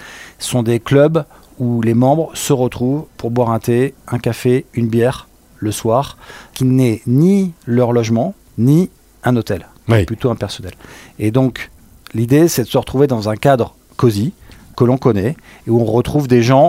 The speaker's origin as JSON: {"language": "French", "town": "Bordeaux", "region": "Nouvelle-Aquitaine", "country": "France", "said": "moi je suis un provincial, hein, je suis un bordelais d'origine."}